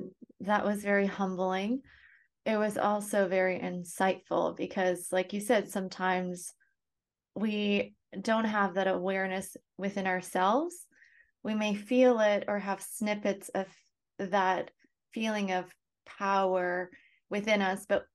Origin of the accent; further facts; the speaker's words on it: Canada; also born or lived in Russia; So up until I was five, I lived in Russia. I was born in Russia. And then my dad immigrated my mom and I and my brother to Canada, where his family lived in. So he's one of eight kids. And so growing up, I grew up in Canada.